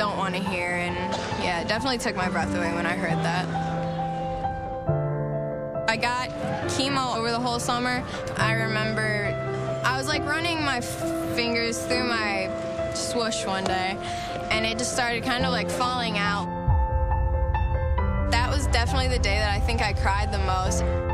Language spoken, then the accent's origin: English; Grand Rapids, Ohio, United States; I'm from a really small town in Ohio. It's called Grand Rapids.